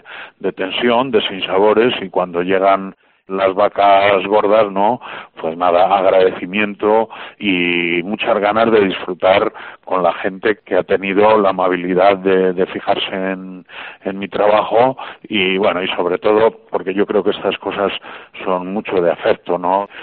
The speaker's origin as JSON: {"language": "Spanish", "region": "Castilla-La Mancha", "country": "Spain", "said": "Somos castellanos, hablamos un buen castellano, pero bueno, creo que estas variantes, pues no está mal que se recojan, ¿no?"}